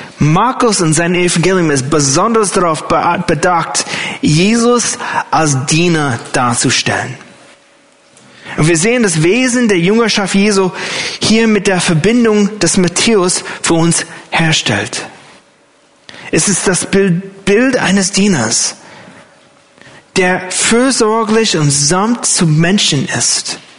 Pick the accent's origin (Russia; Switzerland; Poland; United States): United States; German is a second language; Für mich als Amerikaner war es erstaunlich zu sehen, wie die Gemeinden in den USA nach dem September 11th voll waren.